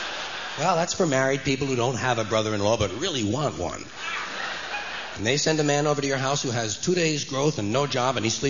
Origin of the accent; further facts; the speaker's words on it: United States